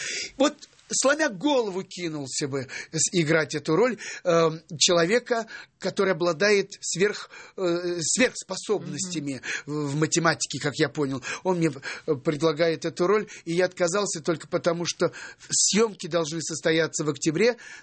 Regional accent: Orekhovo-Zuyevo, Moscow Oblast, Russia; я бесплатно привозил свои премьерные фильмы в родной город. Кстати, город Орехово-Зуево, привет тебе. Я почетный гражданин этого города.

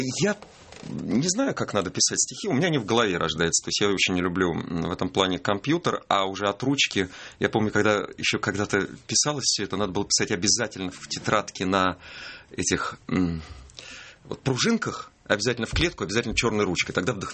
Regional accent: Moscow, Russia; хотя, собственно, я москвич, живу в Москве

